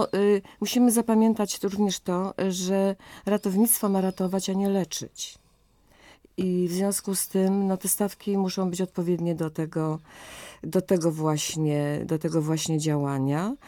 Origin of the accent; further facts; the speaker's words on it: Łódź, Łódź Voivodeship, Poland; Ja jako łodzianka muszę powiedzieć, że ten projekt bardzo mnie cieszy